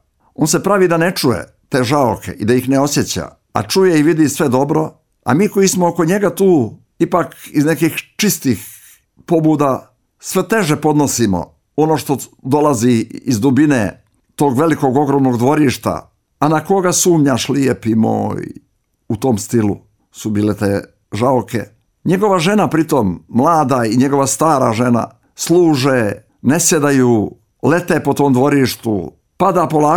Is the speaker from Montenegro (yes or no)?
yes; Župa Nikšićka, Nikšić Municipality, Montenegro; Čulo se da u mom zavičaju, Župa Nikšićka konkretno